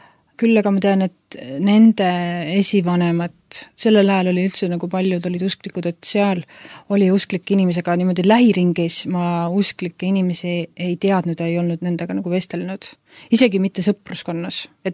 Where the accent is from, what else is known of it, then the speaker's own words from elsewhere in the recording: Juuru, Rapla County, Estonia; also born or lived in Tallinn; mina sündisin Juurus, see on siis Rapla maakonnas üks alevik ja kui ma lõpetasin keskkooli, siis ma tulin Tallinnasse elama ja ülikooli ja peale seda ma olen elanud siis enamus aja Tallinnast ja viimased kaks aastat Rootsis ja Hongkongis. Aga ma ei sündinud usklikusse kodusse